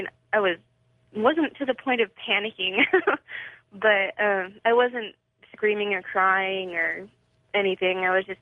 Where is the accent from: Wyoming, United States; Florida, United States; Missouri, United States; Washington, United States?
Washington, United States; well, I grew up in Washington State, and my dad lived on Orcas Island for a while.